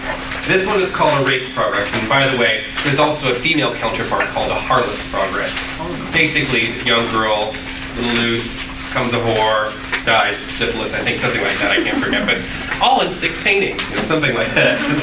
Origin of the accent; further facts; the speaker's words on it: Virginia, United States; I grew up in Virginia. It was a summer job.